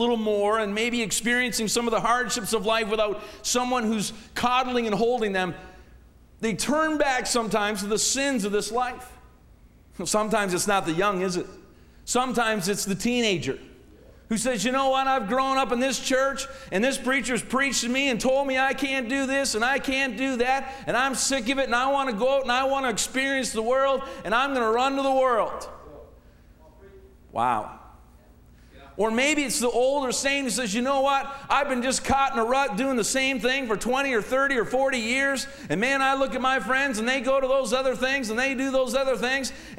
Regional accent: Canada; I'm a Canadian. We're peaceful people.

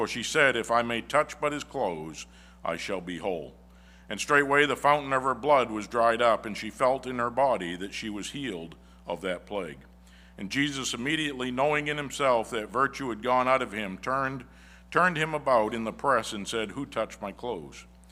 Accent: Maine, United States; even though we're from Maine, we still consider Landmark home.

